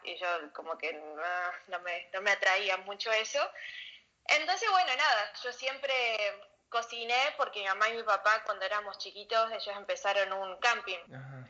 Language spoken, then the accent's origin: Spanish; Alta Gracia, Córdoba, Argentina; moved away as an adult; now in United States; Soy argentina, soy de Altagracia, Córdoba. Hace 10 años me mudé para Estados Unidos.